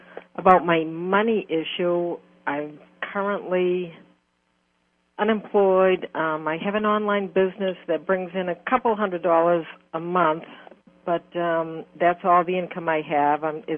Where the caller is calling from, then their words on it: New Hampshire, United States; New Hampshire.